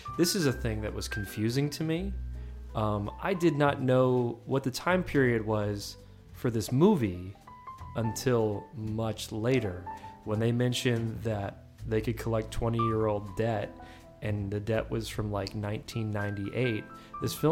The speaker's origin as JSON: {"language": "English", "region": "the South", "country": "United States", "said": "I am a transplant, like I am from the South originally."}